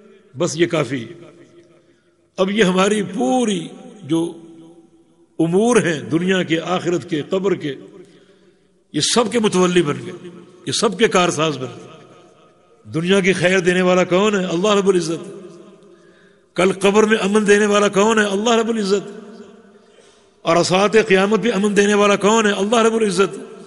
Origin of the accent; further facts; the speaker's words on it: Sindh, Pakistan; میرا تعلق صوبہ سندھ سے ہے، پاکستان سے،